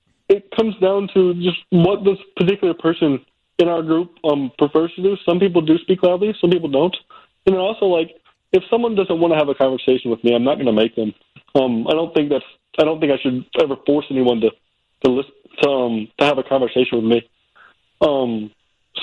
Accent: Kentucky, United States; my dad was a pastor in a church where I grew up in Kentucky.

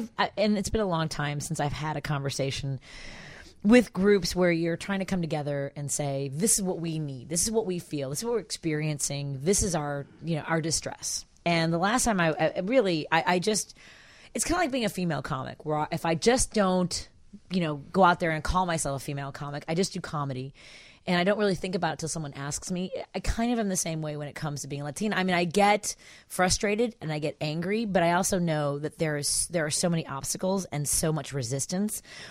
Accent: Chicago, Illinois, United States; I mean, I'm such a Chicagoan where I think that everything isn't what it seems anyway.

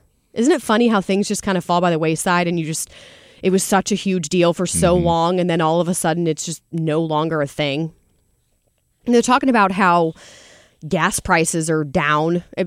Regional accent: Chesterfield, Missouri, United States; I remember, I grew up in Chesterfield, and so my family and I, sometimes we'd go to late night pancakes or something

